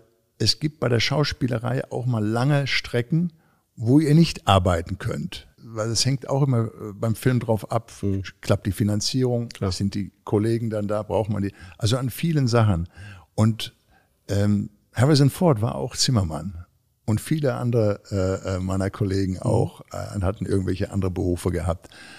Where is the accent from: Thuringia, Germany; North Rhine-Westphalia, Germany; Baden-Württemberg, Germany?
North Rhine-Westphalia, Germany; wie wir bei uns im Ruhrgebiet immer sagen.